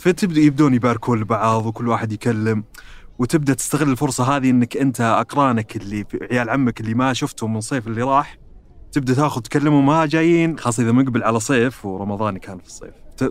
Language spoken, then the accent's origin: Arabic; Asir, Saudi Arabia; أتكلم عن قريتنا، تطلع لين السودة